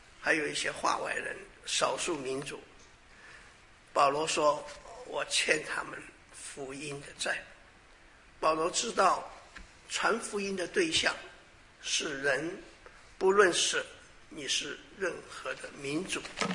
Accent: Taiwan; 我记得我小的时候在台湾的时候，人家说七月份很多事情都不该做

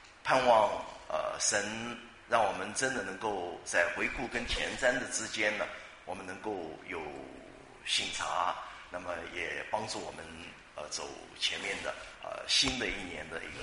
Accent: China; 因为我们中国人的历史的环境的关系哈，所以我们也习惯了那种比较动荡变化那种日子哈

